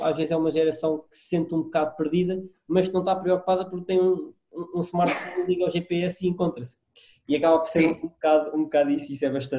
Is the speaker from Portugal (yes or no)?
yes; Lisbon, Portugal; eu sou lisboeta, nasci em Lisboa, estudo em Lisboa